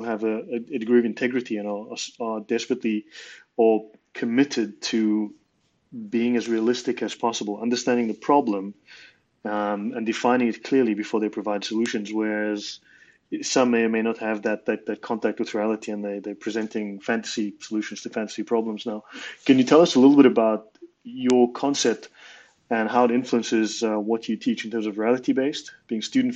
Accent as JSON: {"language": "English", "country": "South Africa", "said": "As a South African, as someone who understands the situation in South Africa"}